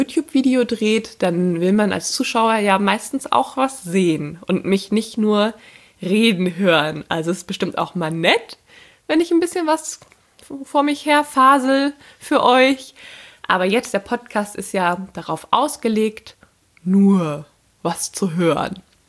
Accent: Schleswig-Holstein, Germany; Ich komme aus Schleswig-Holstein, also Ostholstein im Norden Deutschlands, direkt an der Ostsee. Hier ist es richtig schön.

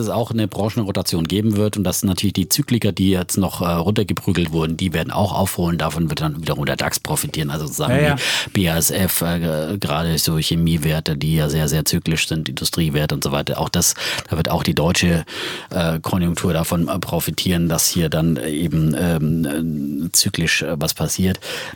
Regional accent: Austria; Ich komme aus Österreich.

